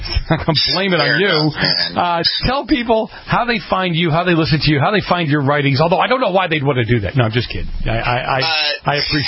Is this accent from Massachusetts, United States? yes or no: yes; Boston, Massachusetts, United States; I grew up in Boston and saw it happen